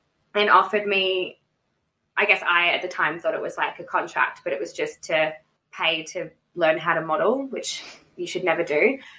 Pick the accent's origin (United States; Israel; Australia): Australia; growing up in Australia, like I never ever saw anyone that looked like me.